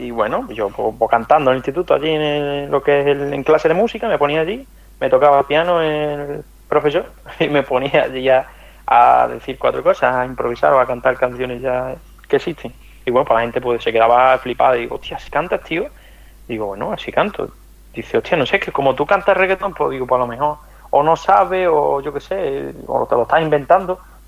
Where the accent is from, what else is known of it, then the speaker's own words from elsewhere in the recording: Andalusia, Spain; el flamenco en general. Eso es maravilla en nuestra tierra.